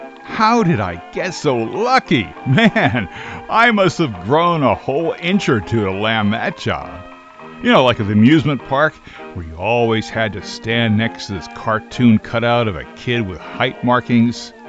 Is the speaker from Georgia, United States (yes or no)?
no; Linden, New Jersey, United States; way back when I was a teenager in my hometown, Linden, New Jersey. Those were the days when the neighborhood was still semi-rural, with a dairy farm one block away.